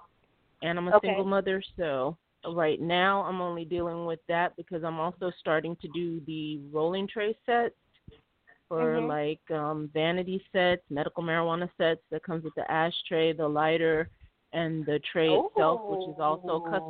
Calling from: Miami, Florida, United States; I'm from Tampa, and I live in Tampa.

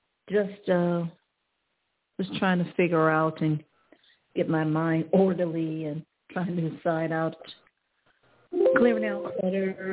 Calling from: Ohio, United States; I'm calling from Ohio.

